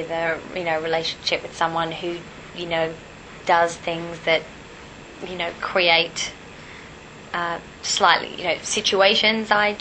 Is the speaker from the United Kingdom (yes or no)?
no; Perth, Western Australia, Australia; Hell yeah. I'm from Perth. Misspent youth.